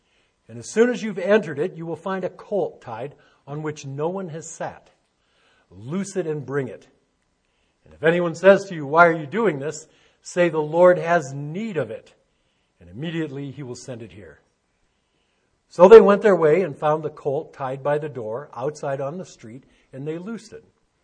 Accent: Michigan, United States; I grew up just outside of Detroit. And we had all these ethnic neighborhoods, Polish neighborhoods, Italian, German.

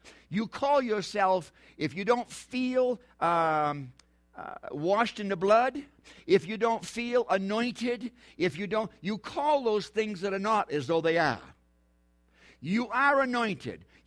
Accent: Concord, New Hampshire, United States; born there; I was born in Concord, New Hampshire.

